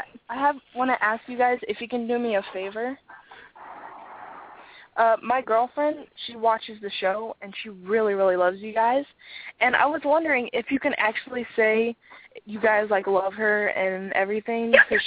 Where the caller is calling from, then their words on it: Florida, United States; I'm calling from Florida, actually.